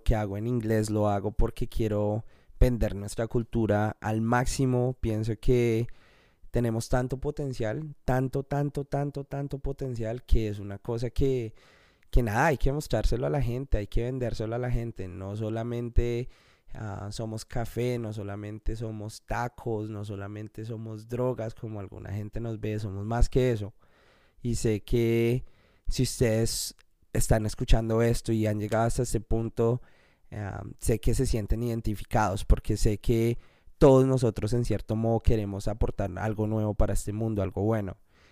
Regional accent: Colombia; Entonces yo dije, no, yo soy colombiano. Quiero ser

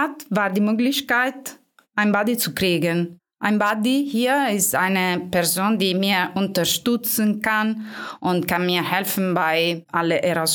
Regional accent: Italy; German is a second language; Und stell dich vor, ich bin Italienerin und ich muss auf Deutsch und auf Englisch meinen Job zu verstehen und zu lernen.

